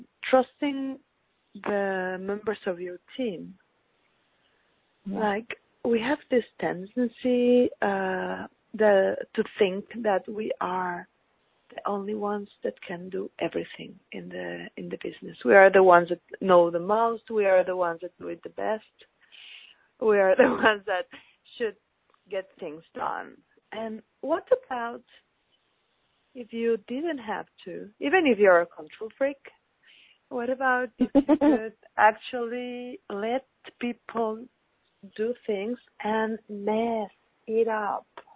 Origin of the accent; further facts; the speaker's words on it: Mexico; accent: weird; English is a second language; I'm from Mexico, and that's why I have a weird accent.